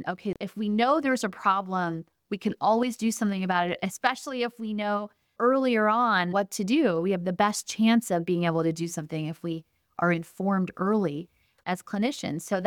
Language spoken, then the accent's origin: English; California, United States; You know, I'm from Silicon Valley. That's where my first two companies were.